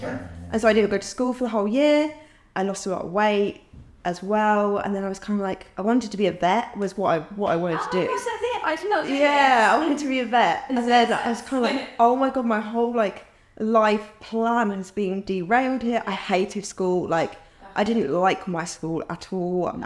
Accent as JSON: {"language": "English", "town": "Northampton", "region": "East Midlands", "country": "United Kingdom", "said": "I'd been to London, so I'm from Northampton. I'd been to London maybe a handful of times."}